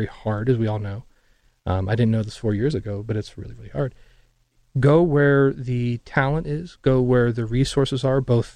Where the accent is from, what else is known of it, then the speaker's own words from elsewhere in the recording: Erie, Pennsylvania, United States; I'm seriously giving thought to relocating some of our resources, dev resources, to Erie. It's my hometown.